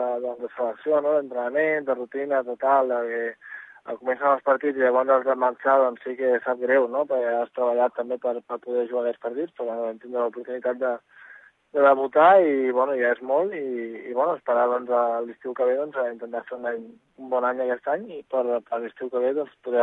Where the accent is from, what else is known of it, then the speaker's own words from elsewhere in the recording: Catalonia, Spain; jo soc de Catalunya, així que em tocaria jugar amb Catalunya